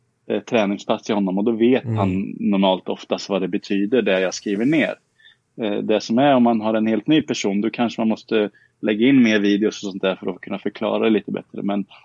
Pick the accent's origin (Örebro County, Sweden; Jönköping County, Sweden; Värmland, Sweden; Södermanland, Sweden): Örebro County, Sweden; Karlskoga; Jag är uppvuxen i Karlskoga